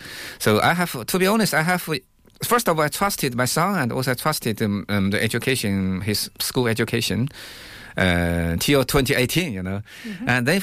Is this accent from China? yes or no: yes; China; Because, you know, I am from China